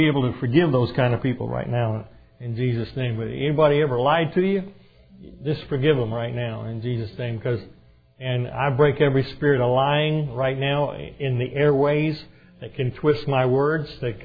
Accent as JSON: {"language": "English", "region": "Arkansas", "country": "United States", "accent": "Arkansas", "said": "Excuse me. Have my Arkansas accent."}